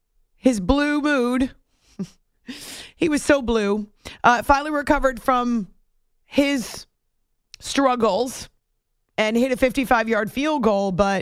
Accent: New Hampshire, United States; which I grew up in New Hampshire. We have tons of evergreen trees, but we also had woods.

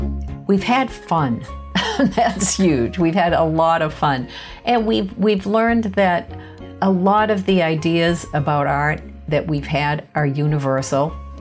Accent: Boston, Massachusetts, United States; I grew up in Boston, less than a mile from the Museum of Fine Arts, and on rainy days we would go hang out there.

